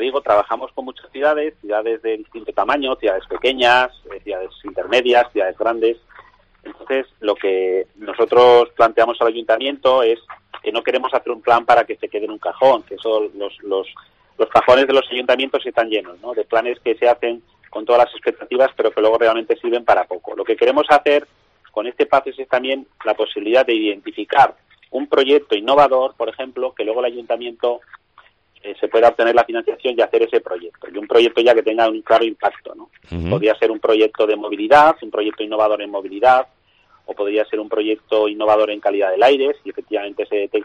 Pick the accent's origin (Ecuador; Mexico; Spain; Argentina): Spain; Tudela, Navarre; now in Madrid, Spain; Y los que somos de Tudela, pues claro, estamos sensibilizados.